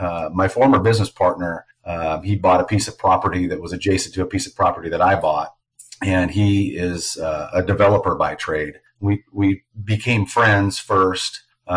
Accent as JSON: {"language": "English", "region": "Idaho", "country": "United States", "tie": "born or raised there", "moved": "yes", "said": "I grew up in Idaho and moved out to Southwest Washington in 1999."}